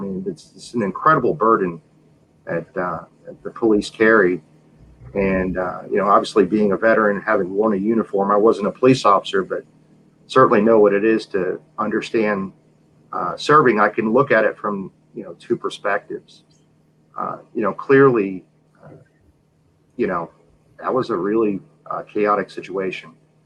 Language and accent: English; New York City, New York, United States; born there; I was born in New York City and New York City General Hospital, and right off the bat, you know, things didn't, you know, go so well.